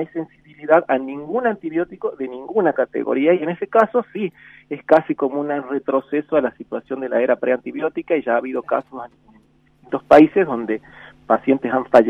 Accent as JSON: {"language": "Spanish", "country": "Argentina", "said": "para mí es un orgullo como argentino que esta ley haya sido aprobada"}